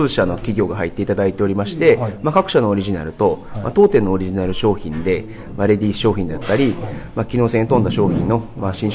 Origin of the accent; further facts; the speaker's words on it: Osaka, Japan; 私大阪です。